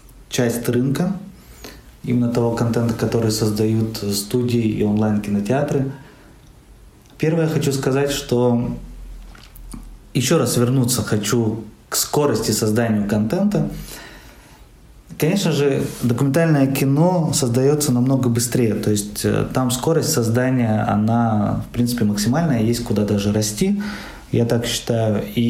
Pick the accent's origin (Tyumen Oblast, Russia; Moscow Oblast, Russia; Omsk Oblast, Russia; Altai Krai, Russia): Tyumen Oblast, Russia; Tyumen; мне хотелось бы, чтобы в моем родном городе, в Тюмени, была киностудия